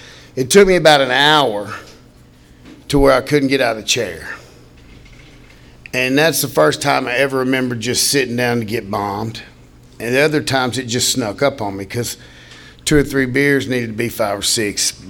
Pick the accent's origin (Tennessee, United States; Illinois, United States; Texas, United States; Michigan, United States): Tennessee, United States; Nashville; born there; I was born in Tennessee, Nashville, 1964 at St. Thomas Hospital.